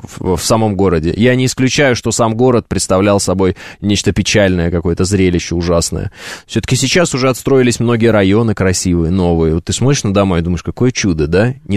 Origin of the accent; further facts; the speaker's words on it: Moscow, Russia; Вот ты из Питера, я из Москвы.